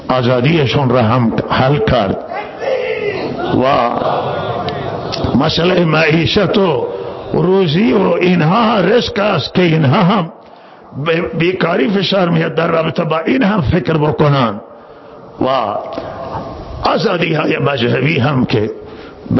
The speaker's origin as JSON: {"language": "Persian", "country": "Iran", "said": "همه ما ایرانی هستیم."}